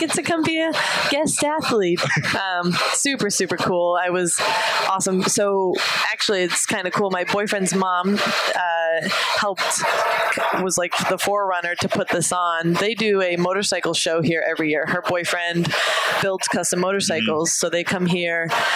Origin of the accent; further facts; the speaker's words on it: Rhode Island, United States; I'm from Rhode Island and have spent a lot of time.